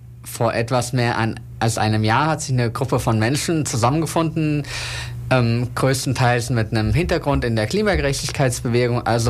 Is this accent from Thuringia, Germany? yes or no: no; Hesse, Germany; born there; now in Freiburg, Germany; Ich bin 33 Jahre alt, gebürtig aus Südhessen